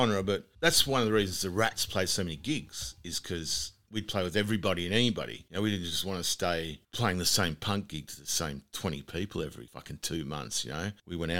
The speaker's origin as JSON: {"language": "English", "town": "Fremantle", "region": "Western Australia", "country": "Australia", "said": "But because we're from Freo, we thought, well, you know, let's fucking book close to home."}